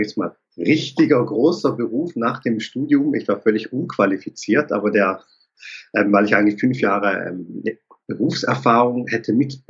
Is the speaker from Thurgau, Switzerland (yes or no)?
yes; Münsterlingen, Thurgau, Switzerland; born there; Ich bin in Münsterlingen geboren, am Bodensee.